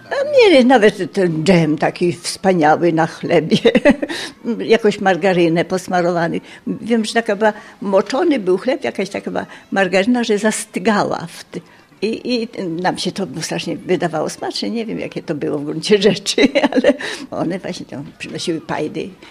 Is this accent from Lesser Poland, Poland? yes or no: no; Siedliska, Lublin Voivodeship, Poland; Tu się urodziłam, w Siedliskach. I tu chodziłam do szkoły w Kozłówce.